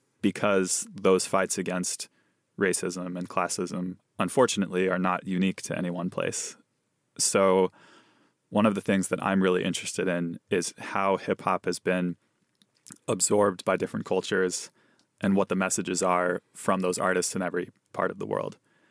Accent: Eugene, Oregon, United States; I grew up in Eugene, which is more or less a very atheistic town.

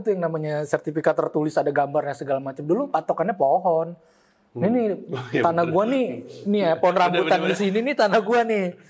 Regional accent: Pondok Aren, Banten, Indonesia; born there; Lahir di Bidan Nok namanya di daerah Pondok Aren.

